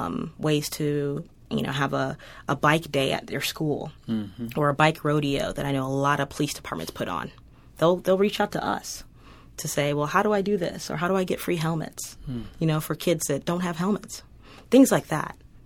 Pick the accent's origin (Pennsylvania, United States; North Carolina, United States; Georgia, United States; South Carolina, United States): Georgia, United States; Atlanta; I'm from Atlanta.